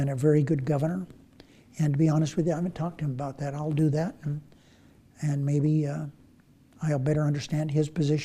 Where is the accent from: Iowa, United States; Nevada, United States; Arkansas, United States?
Nevada, United States; Searchlight; I'm from Searchlight. Searchlight gets twice as much rain as Las Vegas.